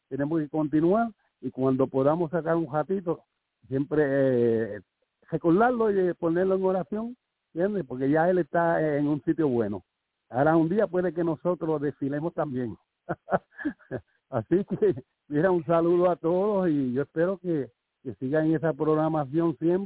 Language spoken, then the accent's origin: Spanish; Yauco, Puerto Rico; al pueblo de Yauco, que es mi patria también, mi pueblo.